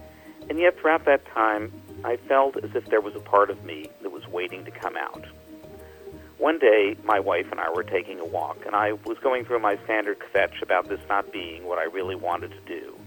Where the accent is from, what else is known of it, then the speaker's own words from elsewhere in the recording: Galveston, Texas, United States; moved away as an adult; now in Franklin, United States; I'm the rabbi at Temple Etz Chaim in Franklin. I grew up in Galveston, Texas, came to New England for college, and never left.